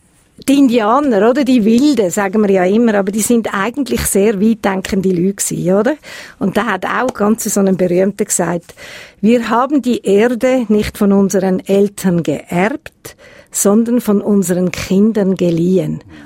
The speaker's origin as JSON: {"language": "German", "country": "Switzerland", "said": "bei uns in der Schweiz"}